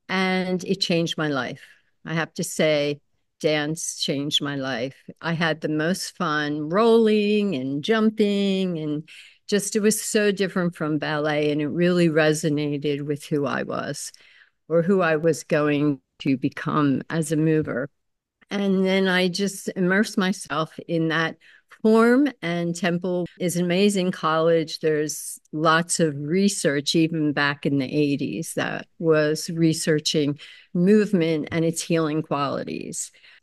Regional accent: Philadelphia, Pennsylvania, United States; Well, I grew up in Philadelphia. I did begin to take ballet.

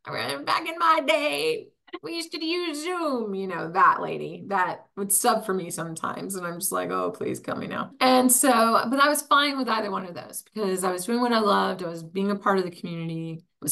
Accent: Taos, New Mexico, United States; now in Colorado, United States; I miss the mountains. Growing up in Taos, I miss that. I miss the quiet rural area.

